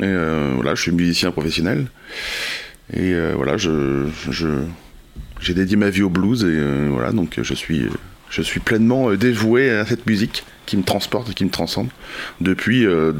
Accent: Tonnay-Charente, Nouvelle-Aquitaine, France; also born or lived in Rochefort; Je suis né à Rochefort. J'ai grandi à Thonay-Charente.

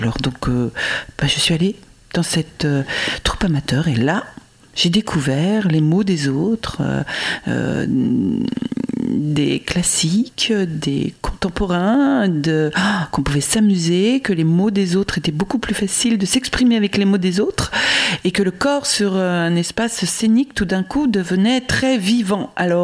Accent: Paris, Île-de-France, France; Voilà, j'étais parisienne, intramuros, pendant 20 ans. Je suis née à Paris, j'étais en banlieue parisienne

